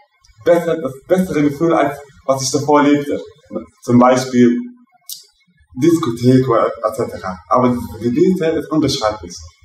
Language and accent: German; Germany; ich komme aus Deutschland